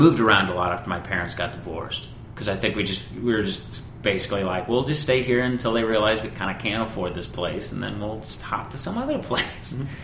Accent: Joplin, Missouri, United States; I took her to my hometown, which is, I grew up in the Joplin area. There's like Joplin, Carthage, Webb City, Alba, and there's a couple other towns around there, but it's really, I guess the nearest city to that, it's Southwest Missouri.

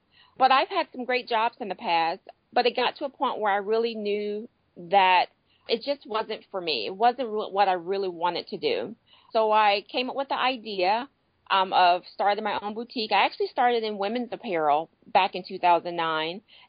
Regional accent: Virginia, United States; I'm an East Coast girl, born and raised in Virginia. I'm the oldest of 12.

